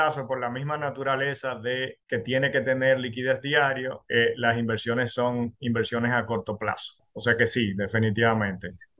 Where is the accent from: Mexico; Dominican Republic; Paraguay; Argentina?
Dominican Republic; O sea, como dominicano puedo decirlo